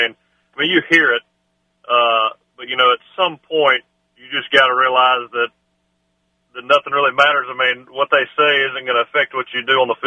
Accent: Alabama, United States; getting to Alabama, my hometown school

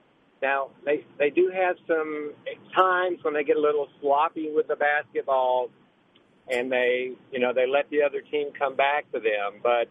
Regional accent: Houston, Texas, United States; Yeah. Well, I grew up in the Houston area, and Elvin Hayes and Lou Alcindor had their battle in the Astrodome

